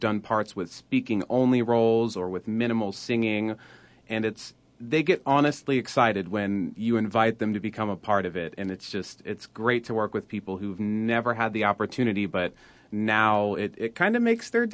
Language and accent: English; Richmond, Virginia, United States; I'm originally from the Richmond area as well.